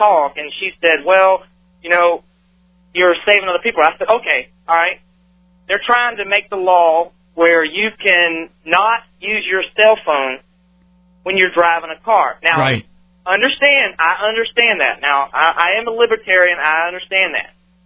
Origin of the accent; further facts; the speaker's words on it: Florida, United States; But anyway, I'm saying I grew up in Florida near Gainesville.